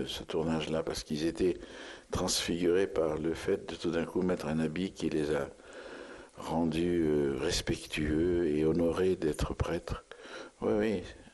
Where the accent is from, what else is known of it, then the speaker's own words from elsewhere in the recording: England, United Kingdom; French is a second language; now in France; Je suis anglais, moitié un peu irlandais. J'avais une grand-mère irlandaise.